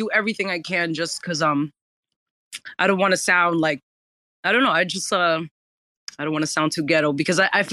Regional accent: New York City, New York, United States; because I'm originally from New York City.

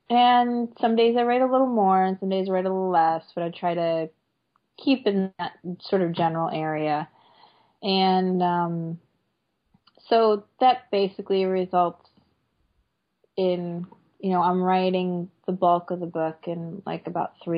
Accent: Chicago, Illinois, United States; I was at C2E2 this year, which is the Chicago Comic Con, and I'm probably going to do that one again next spring. So that's my hometown

